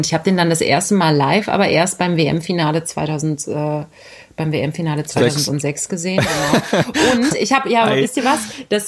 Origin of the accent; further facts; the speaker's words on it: Berlin, Germany; ich bin ein Berliner Kind des Westens sozusagen und das war die Hertha. Ich bin auch in der Nähe vom Stadion groß geworden